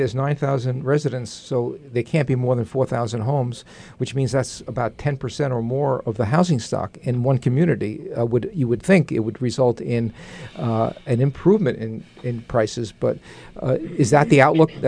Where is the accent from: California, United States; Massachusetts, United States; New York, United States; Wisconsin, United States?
New York, United States; accent: New York; because it took me so long to lose my New York accent that I just don't want to start all over again.